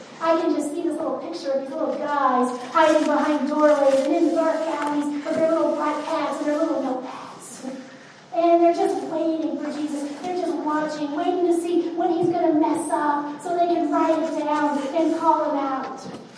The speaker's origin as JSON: {"language": "English", "region": "Texas", "country": "United States", "said": "I'm a Texan. You know this. And as a Texan, it is my natural born duty to like any Texas college better than I like the University of Oklahoma."}